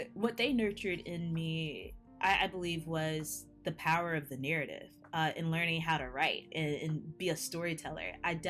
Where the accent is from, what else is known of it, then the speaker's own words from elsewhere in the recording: Cleveland, Mississippi, United States; also born or lived in Chicago; I grew up in rural Mississippi. I was born in Chicago, but my mother moved my older brother and I to Mississippi, to the Delta, to Cleveland, where my elders are